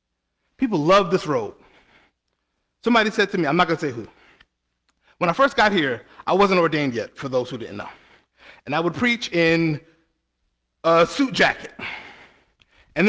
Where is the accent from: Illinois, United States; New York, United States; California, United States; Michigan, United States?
New York, United States; accent: New York; And I spoke with my New York accent, and I said, yo, every fourth word, would you hear the message? Well, I know my New York people in the back would.